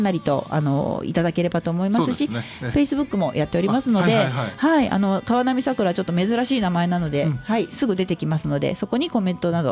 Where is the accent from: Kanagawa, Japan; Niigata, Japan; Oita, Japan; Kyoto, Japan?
Kyoto, Japan; also born or lived in Sapporo / Tokyo; 今現在45歳なんですけども、うん、はい、で生まれが札幌なんです。で、京都育ちで、京都が長いんですね、18歳まで京都で過ごしまして、で東京の大学に来た